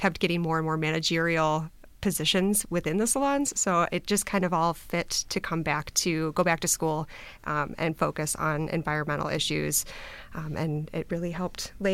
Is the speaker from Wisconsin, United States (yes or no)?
yes; Kenosha, Wisconsin, United States; also born or lived in Racine, United States; I'm from Kenosha, Wisconsin. I was born in Racine.